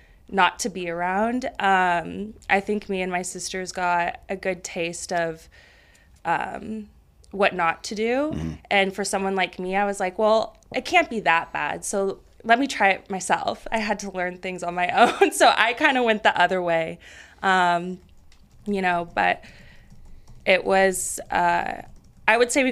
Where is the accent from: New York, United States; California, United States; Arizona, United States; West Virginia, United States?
California, United States; Roseville; I'm from Northern California, Roseville. It's about 30 minutes north of Sacramento, suburban area. Yeah, so I grew up there.